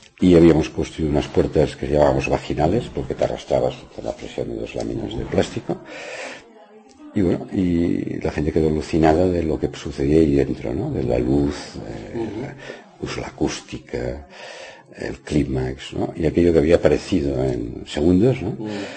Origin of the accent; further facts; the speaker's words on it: Barcelona, Catalonia, Spain; mi infancia me había recorrido en Gracia, había nacido en Gracia